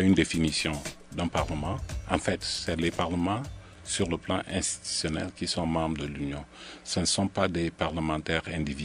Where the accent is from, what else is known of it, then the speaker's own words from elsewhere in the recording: Cameroon; dans mon pays d'origine, le Cameroun, où j'ai exercé toute ma carrière professionnelle au niveau national